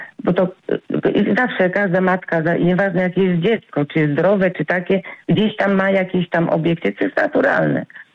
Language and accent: Polish; Choszczno, West Pomeranian Voivodeship, Poland; bo my jesteśmy, w ogóle pochodzimy z Choszczyna